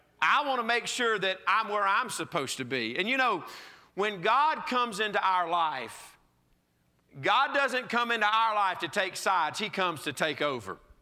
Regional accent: Georgia, United States; accent: South Georgia; I'm from South Georgia, okay? If you can't tell from the accent by now, that's where this accent comes from. Good old South Georgia.

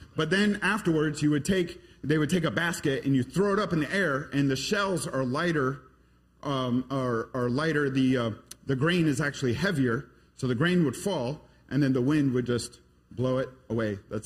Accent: Connecticut, United States; You know, I went to Christian school. I grew up in Connecticut, went to Christian school. My dad was the principal, so I had to go.

